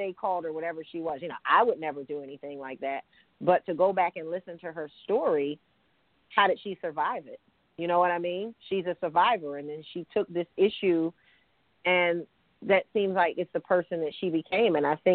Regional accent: Philadelphia, Pennsylvania, United States; I grew up in Philadelphia, and I remember a young lady.

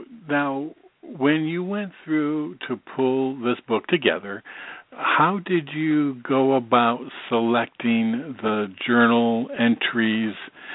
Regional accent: Binghamton, New York, United States; now in Myrtle Beach, United States; Well, now I live in Myrtle Beach, South Carolina, so I haven't gone back to Binghamton in a long, long, long time.

